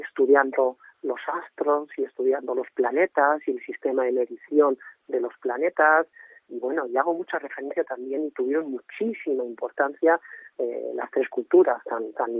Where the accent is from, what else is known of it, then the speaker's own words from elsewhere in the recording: Toledo, Castilla-La Mancha, Spain; como toledano